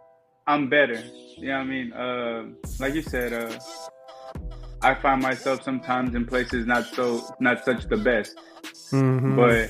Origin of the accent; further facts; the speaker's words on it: San Antonio, Texas, United States; And I'm a dancer from San Antonio, Texas.